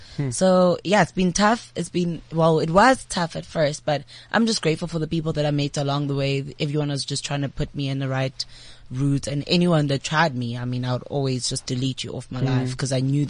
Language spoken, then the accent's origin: English; Durban, KwaZulu-Natal, South Africa; I grew up in Durban.